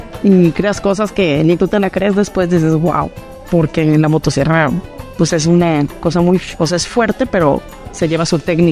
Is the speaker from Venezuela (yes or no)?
no; Tepatitlán de Morelos, Jalisco, Mexico; Yo soy originaria de Tepatitlán, Tepatitlán de Morelos.